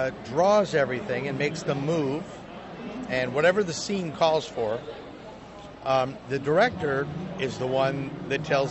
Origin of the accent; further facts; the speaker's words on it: Idaho, United States; I'm from Idaho, so we've got snow right now, too.